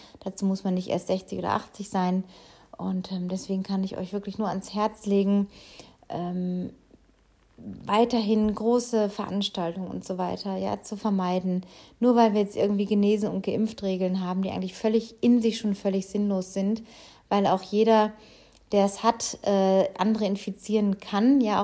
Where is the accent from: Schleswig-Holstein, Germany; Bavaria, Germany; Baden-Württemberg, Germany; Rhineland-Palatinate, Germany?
Baden-Württemberg, Germany; Baden-Baden; in meiner alten Heimat Baden-Baden